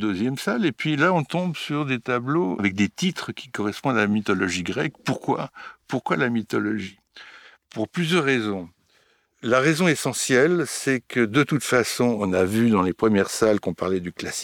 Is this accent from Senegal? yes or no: no; Bourgogne-Franche-Comté, France; autant mon enfance en Bourgogne avec un oncle alcoolique